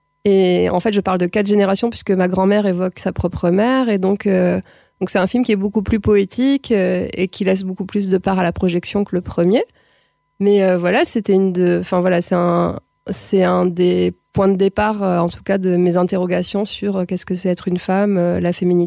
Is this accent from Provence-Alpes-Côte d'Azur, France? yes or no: yes; Marseille, Provence-Alpes-Côte d'Azur, France; Alors, moi je viens de Marseille.